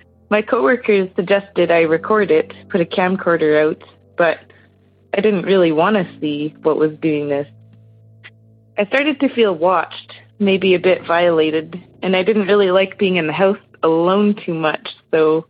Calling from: Flin Flon, Manitoba, Canada; and I am from Flin Flon, Manitoba.

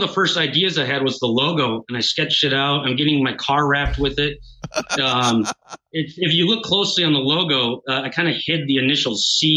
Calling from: St. Paul, Minnesota, United States; I'm calling from St. Paul, Minnesota

